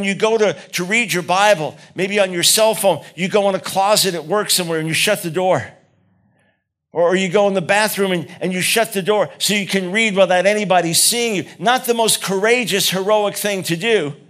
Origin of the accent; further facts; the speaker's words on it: New York City, New York, United States; I'm from New York City. I'm Jewish. Sarcasm runs in my veins.